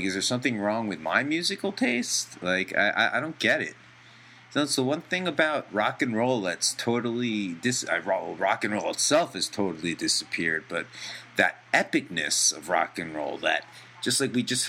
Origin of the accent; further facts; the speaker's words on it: New York, United States; of course, I'm a New Yorker, so the good old Rangers are heading to the Stanley Cup